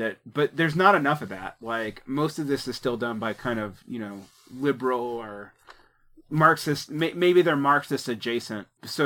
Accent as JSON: {"language": "English", "region": "Southern US", "country": "United States", "said": "because I'm a Southerner. And as a Southerner"}